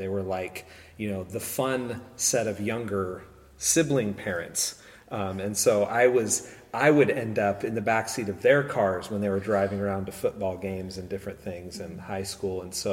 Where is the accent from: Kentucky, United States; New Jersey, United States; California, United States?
California, United States; San Luis Obispo; I grew up in San Luis Obispo. I grew up in a home right over on Jeffrey Street, which was interesting because … I live on Jeffrey Street